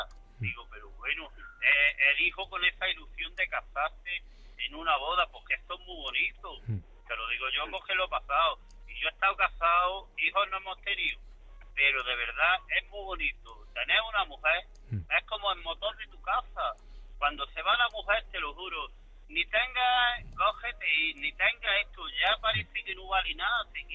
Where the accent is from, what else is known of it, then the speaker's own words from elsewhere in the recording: Granada, Andalusia, Spain; pues yo soy de Granada.